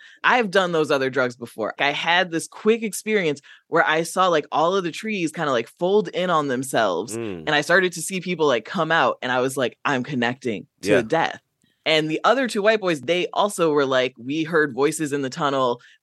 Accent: Midwest, United States; And I'm from the Midwest, so I knew a bit about camping

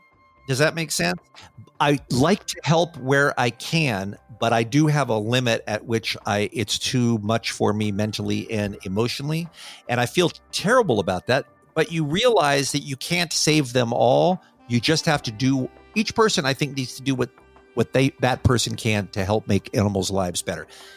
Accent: United States; accent: American; And my accent doesn't help either. There's nobody out there who goes, ooh, American accents are so cute.

